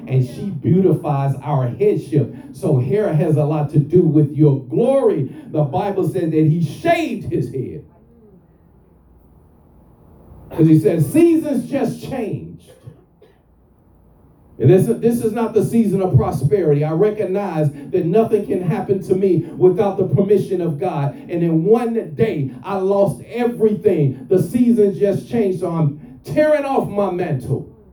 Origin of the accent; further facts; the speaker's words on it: Chicago, Illinois, United States; I'm from Chicago, so it's bitterly cold in the winter, and it's a very windy place.